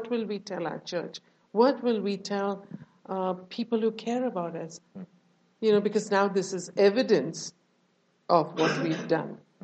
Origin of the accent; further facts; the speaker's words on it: India; I grew up in India.